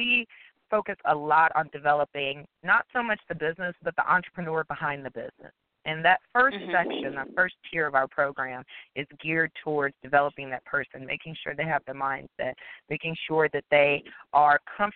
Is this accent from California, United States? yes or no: no; Dallas, Texas, United States; I'm from Dallas, and I've just been doing a lot in the community lately